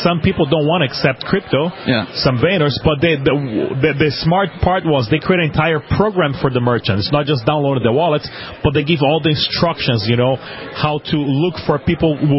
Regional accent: Brazil; So growing up in Brazil as a kid, I saw the desperation of my family dealing as a from someone from a low-income class, from a middle class. My dad was a metal worker

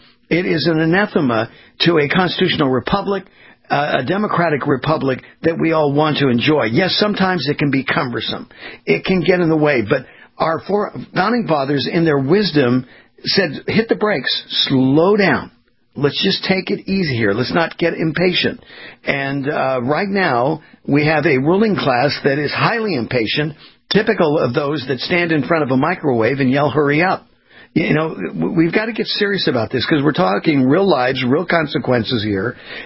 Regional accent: California, United States; I was born and raised in California. It's a uniparty there.

